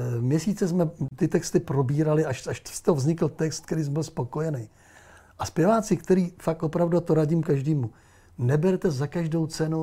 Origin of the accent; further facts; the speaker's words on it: Moravia, Czechia; já jsem z Moravy. A kde jsi, na Moravě se to může říkat kde jsi.